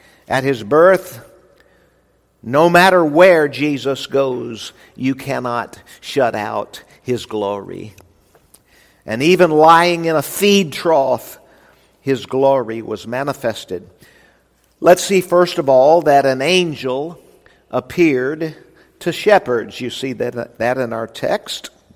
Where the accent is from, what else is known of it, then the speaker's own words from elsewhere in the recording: Memphis, Tennessee, United States; born there; I was born right here in Memphis in Methodist Hospital.